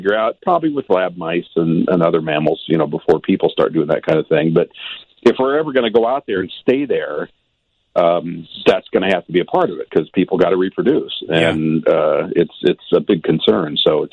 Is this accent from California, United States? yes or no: yes; Los Angeles, California, United States; Vivid Video in Los Angeles, my hometown